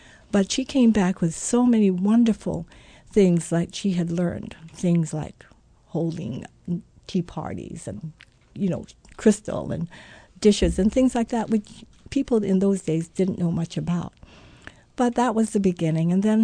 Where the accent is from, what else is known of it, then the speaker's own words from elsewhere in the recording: Honolulu, Hawaii, United States; But growing up in Honolulu and with a wonderful mother who was from a family of 15, from Makawao, Maui